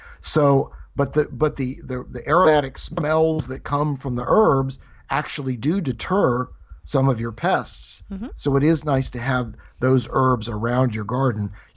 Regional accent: Roanoke, Virginia, United States; Well, I grew up in Roanoke, Virginia, and my father had a garden

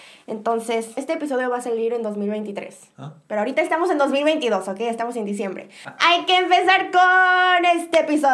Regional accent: Mexico; accent: Mexican; él trata de copiar mi acento mexicano y yo trato de copiar su acento camba.

